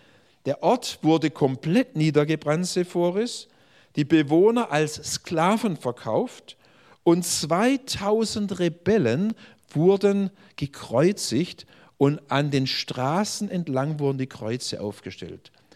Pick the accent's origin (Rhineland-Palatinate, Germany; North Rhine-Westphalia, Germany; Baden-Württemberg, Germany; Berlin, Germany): Baden-Württemberg, Germany; Pforzheim; In Pforzheim, wo ich herkomme, wo ich 30 Jahre Pastor war